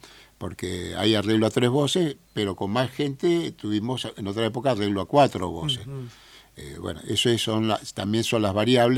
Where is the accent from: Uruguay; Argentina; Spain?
Argentina; somos argentinos, latinoamericanos y nos sentimos parte.